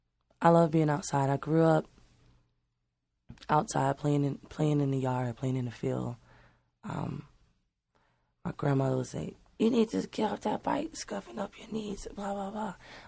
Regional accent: Savannah, Georgia, United States; I'm a nurturer at heart. I'm from Savannah, Georgia, you know?

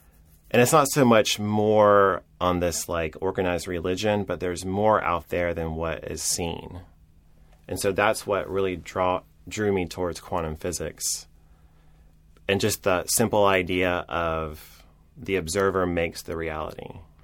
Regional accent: Georgia, United States; also born or lived in East Point; of the two Walt Hall Fellows that are originally from Georgia, and I might be wrong about that, but I was born in East Point, just south of the airport, and I was raised in Clayton County and Henry County, just right by the airport.

